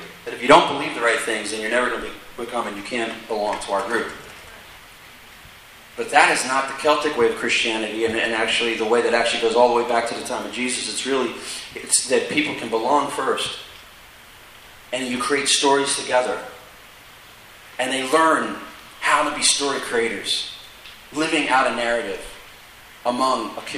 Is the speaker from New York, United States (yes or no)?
no; New Jersey, United States; now in Tampa, United States; And I said, I'm from New Jersey.